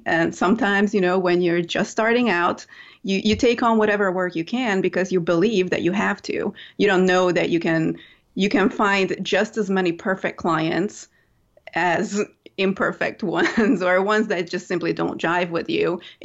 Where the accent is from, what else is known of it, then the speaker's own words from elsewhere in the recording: Hungary; now in New Orleans, United States; because I'm from Hungary and I live in New Orleans, I just have a million options running through my head.